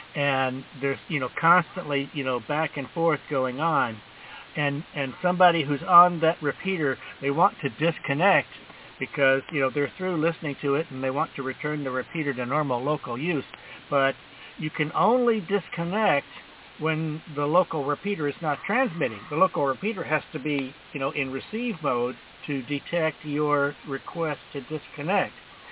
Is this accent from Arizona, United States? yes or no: no; St. Louis, Missouri, United States; and since I'm from the St. Louis area, if I have to be part of a faction, it's not going to be the Cub faction.